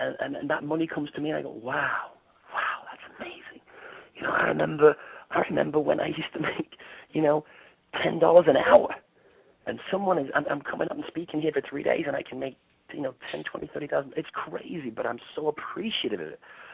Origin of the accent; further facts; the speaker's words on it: England, United Kingdom; soccer because I grew up with that in England.